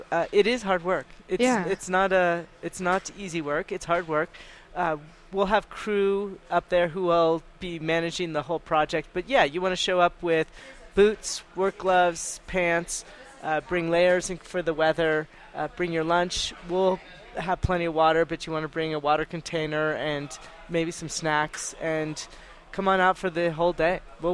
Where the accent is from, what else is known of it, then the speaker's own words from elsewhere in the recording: New Jersey, United States; also born or lived in Massachusetts; Actually, I'm from New Jersey.